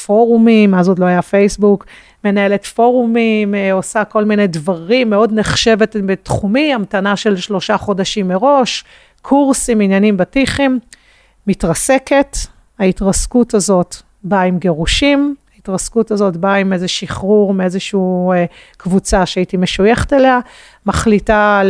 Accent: Central District, Israel; born there; לא נולדתי במקום המאפשר של זה. נולדתי להורים מאוד קונבנציונליים, במושב מאוד במרכז הארץ.

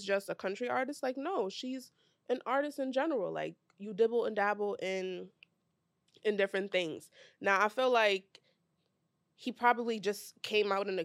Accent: Nigeria; It wasn't until maybe like high school when I started being more open with being Nigerian

